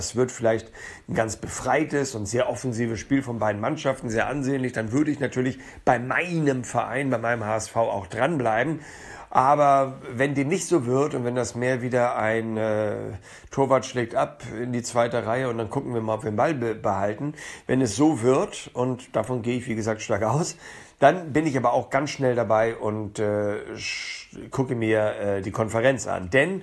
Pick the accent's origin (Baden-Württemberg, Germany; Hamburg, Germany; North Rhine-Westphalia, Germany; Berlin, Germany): Hamburg, Germany; selbst für mich als Hamburger